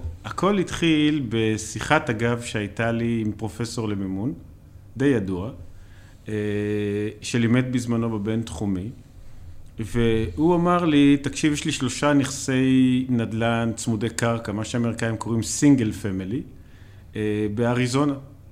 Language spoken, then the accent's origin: Hebrew; Beersheba, Southern District, Israel; אני באר שבעי במקור, בנקאי במקצועי.